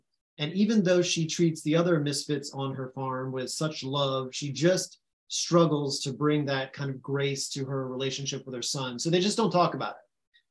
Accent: the South, United States; And I grew up in the South.

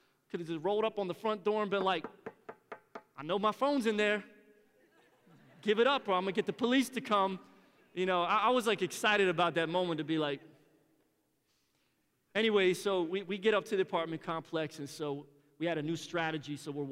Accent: Philadelphia, Pennsylvania, United States; Originally, I'm from Philly. I'm not from Tampa. You might be able to hear that a little bit in my accent. But originally, I grew up in Philly

